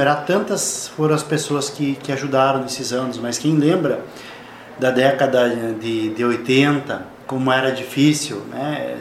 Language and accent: Portuguese; Xanxerê, Santa Catarina, Brazil; born there; Eu sou nascido em Xanxerê, no Hospital Bom Jesus, em 1978. Eu sou filho de mãe solteira